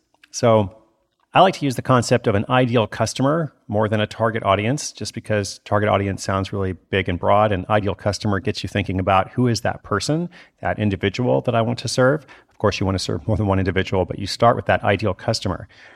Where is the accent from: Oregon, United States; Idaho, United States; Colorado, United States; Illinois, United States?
Oregon, United States; Portland; I'm actually in Portland, Oregon, my hometown, tonight.